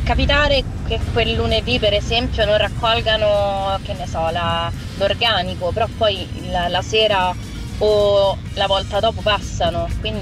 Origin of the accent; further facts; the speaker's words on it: Rome, Lazio, Italy; Io ad esempio sono di Vitinia.